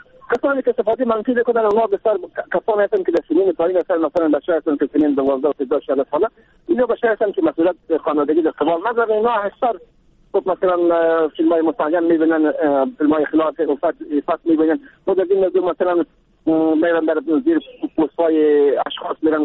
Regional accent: Afghanistan; moved away; بعد از افغانستان آمدیم در سال 2001

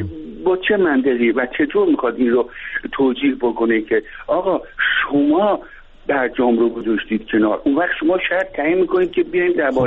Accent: Iran; من به عنوان یک ایرانی، به عنوان یک ایرانی که در ایران زندگی میکنم،

